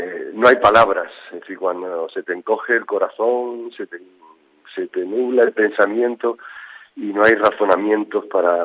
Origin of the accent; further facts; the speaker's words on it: Madrid, Community of Madrid, Spain; also born or lived in village of birth; A mi tierra que me vio nacer, porque yo soy vallecano también y ejercí de vallecano durante todos los años 70, porque salí de mi aldea con 9 años, con 8 años, ¿no?